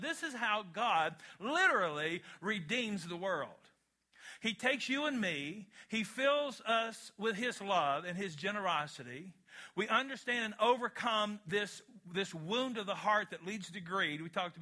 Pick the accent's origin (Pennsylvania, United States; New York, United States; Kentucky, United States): Kentucky, United States; I'm from Kentucky, where weird things happen on a regular basis.